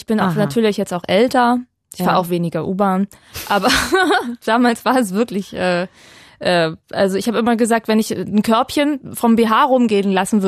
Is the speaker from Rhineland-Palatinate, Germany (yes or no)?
no; Berlin, Germany; weil ich komme ja aus Spandau, ne?